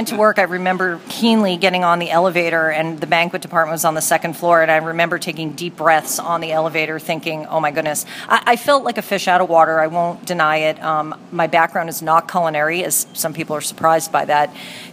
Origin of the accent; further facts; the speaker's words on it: New Jersey, United States; I was born and raised in New Jersey and decided that I wanted to get out of small town living and try going to school in a bigger city